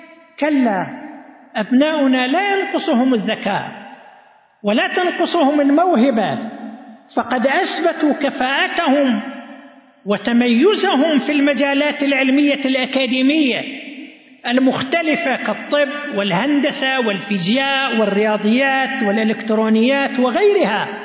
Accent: Eastern Province, Saudi Arabia; مدن وقرى كثيرة عندنا في القطيف والأحساء ما فيها عالم

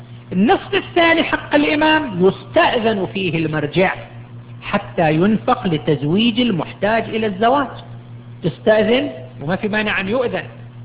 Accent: Qatif, Eastern Province, Saudi Arabia; عندنا الآن في صفوة، عندنا في سيهات، عندنا في القطيف

